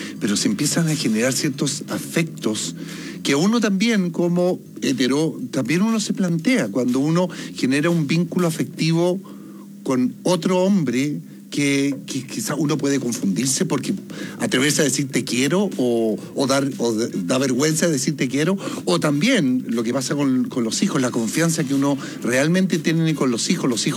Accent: Chile

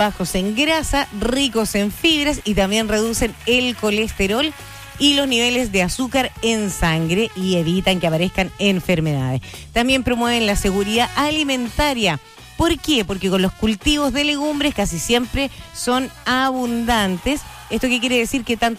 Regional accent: Currupulli, Los Ríos, Chile; Esto es en Currupulli, en San Pablo, pues. De ahí somos, de Currupulli.

